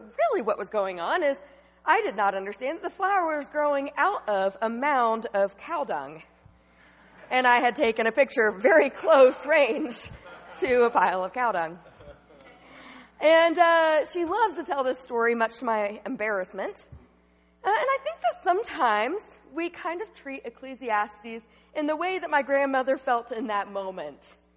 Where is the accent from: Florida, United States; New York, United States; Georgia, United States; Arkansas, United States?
Georgia, United States; Atlanta; Such an adventure for a girl who was growing up in Atlanta, Georgia.